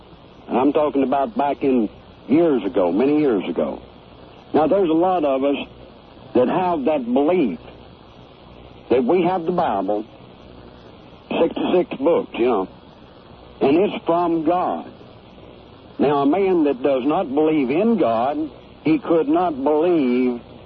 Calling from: Tuscaloosa, Alabama, United States; in Tuscaloosa.

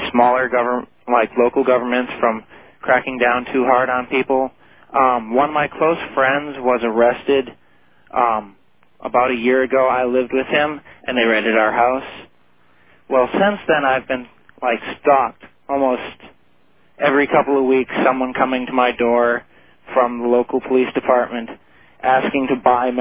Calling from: Wisconsin, United States; from Wisconsin.

